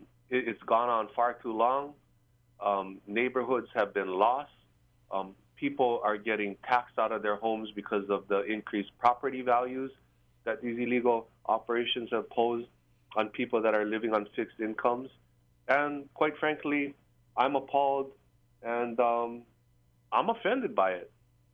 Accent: Hawaii, United States; born there; And me, with my roots on Kauai, I was born on the Big Island and lived there during my preschool years.

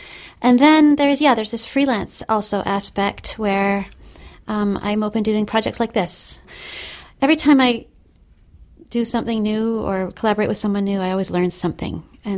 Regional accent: Victoria, British Columbia, Canada; I grew up in Victoria, BC

